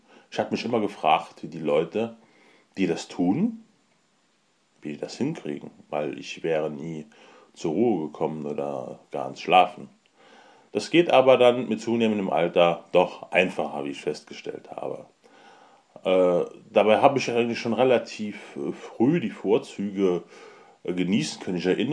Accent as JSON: {"language": "German", "town": "Trier", "region": "Rhineland-Palatinate", "country": "Germany", "said": "Und wir kommen ja hier aus der Trierer Ecke"}